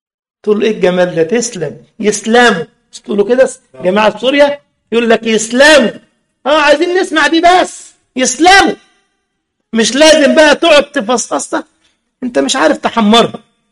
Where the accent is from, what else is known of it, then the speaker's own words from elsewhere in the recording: Egypt; أرديحي عندنا في مصر من غير لحمة